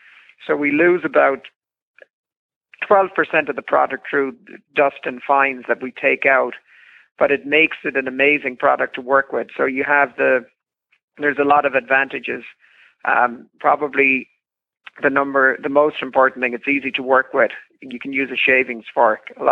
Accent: Ireland; now in United States; I'm from Ireland. I grew up using straw.

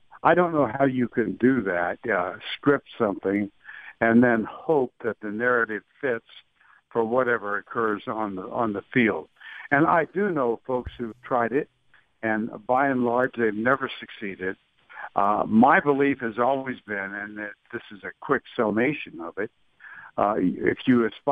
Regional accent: Austin, Texas, United States; I'm in Austin right now, which is my hometown.

